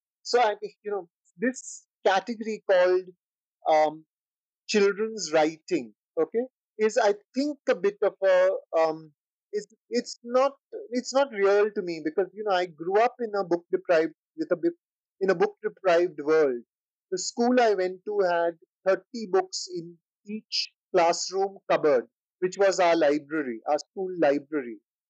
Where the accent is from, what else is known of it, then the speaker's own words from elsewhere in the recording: India; I, being Indian, I could ask this question.